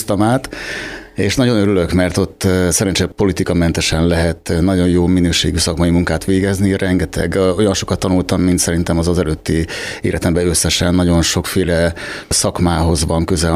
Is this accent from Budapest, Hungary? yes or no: yes; Budapest, Hungary; moved away as an adult; hogy a budai várba születtem, és ott laktam 20 éves koromig, és hát nagy váltásnak tűnt nyilván.